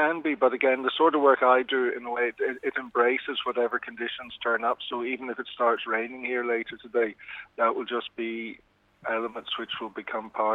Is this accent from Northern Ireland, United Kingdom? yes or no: yes; Belfast, Northern Ireland, United Kingdom; I grew up in Belfast, and obviously this city has a very warm and special place in my heart.